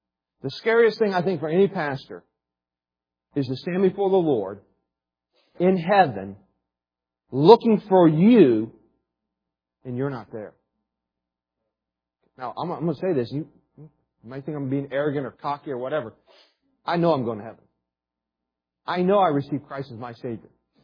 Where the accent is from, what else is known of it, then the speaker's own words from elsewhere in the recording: West Virginia, United States; also born or lived in Ohio; I was raised, guess where I was raised? West Virginia, that's it. I know where I was raised.